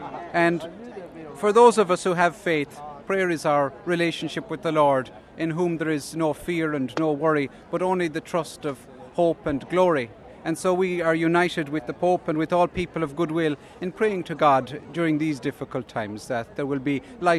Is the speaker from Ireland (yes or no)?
yes; Ireland; I'm from Ireland myself.